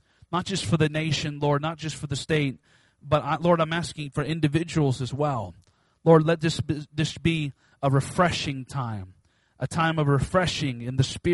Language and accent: English; Soldotna, Alaska, United States; I was born and raised in Soldotna, Alaska on the Kenai Peninsula.